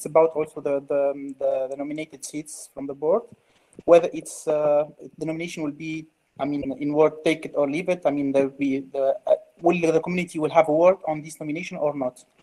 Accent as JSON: {"language": "English", "country": "Tunisia", "second_language": "English", "said": "from Tunisia."}